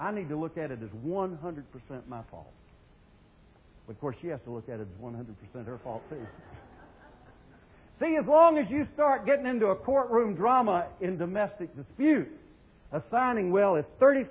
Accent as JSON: {"language": "English", "town": "Myrtle Beach", "region": "South Carolina", "country": "United States", "tie": "born or raised there"}